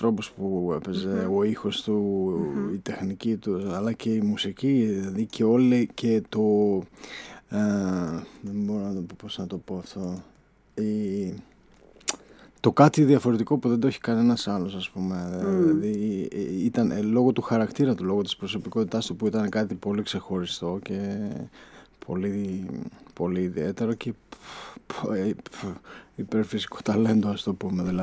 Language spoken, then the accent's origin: Greek; Kozani, Western Macedonia, Greece; moved away as an adult; όταν έφυγα από την Κοζάνη 18-19 και για... επειδή ήθελα να φύγω από την πόλη, δηλαδή δεν χωρούσα